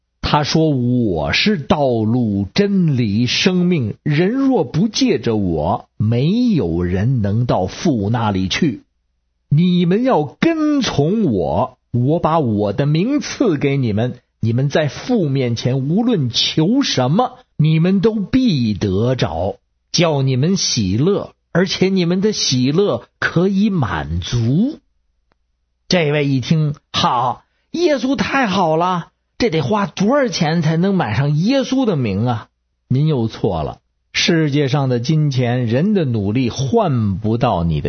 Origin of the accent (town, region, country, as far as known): Beijing, China